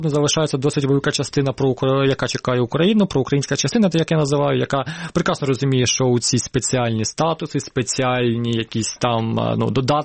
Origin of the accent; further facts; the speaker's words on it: Donetsk Oblast, Ukraine; Я як донеччанин